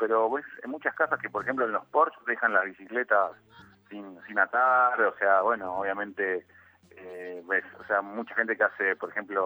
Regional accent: Mar del Plata, Buenos Aires Province, Argentina; born there; now in Santa Clara del Mar, Argentina; Nací en Mar del Plata, uh-huh. O sea, obviamente siempre en la costa, y me fui a vivir obviamente a Santa Clara

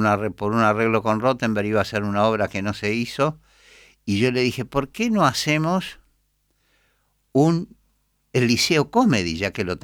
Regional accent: Lazio, Italy; Nací en la costa de Ulises, en la Odisea. O sea, mi pueblo era parte de la Odisea. Tres pueblos más allá está Circeo, que es Circe

